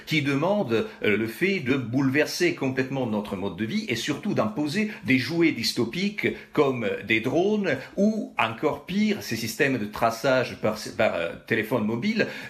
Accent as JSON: {"language": "French", "country": "Italy", "second_language": "French", "said": "je pense à l'Italie, d'où je viens, comme oui. On peut deviner mon accent"}